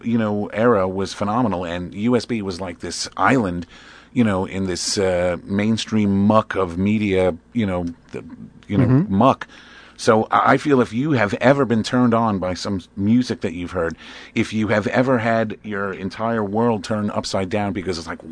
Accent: Bronx, New York, United States; I'm from the Bronx, and my father wasn't even a Yankee fan.

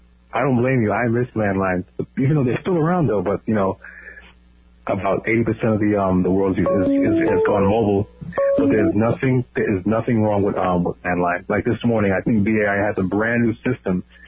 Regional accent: Bronx, New York, United States; I'm from the Bronx.

